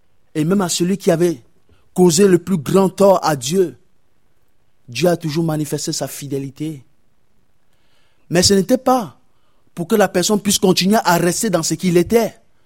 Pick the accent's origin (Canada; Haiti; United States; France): France; Pardonnez-moi, je suis un Français, mais je n'ai pas la fierté du coq.